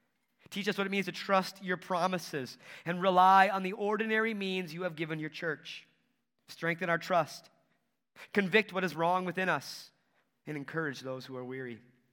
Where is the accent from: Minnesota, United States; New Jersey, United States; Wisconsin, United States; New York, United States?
Wisconsin, United States; La Crosse; You know, we've talked before where I grew up in the La Crosse area, La Crosse, Wisconsin area, Winona, if you know that, but very, very hilly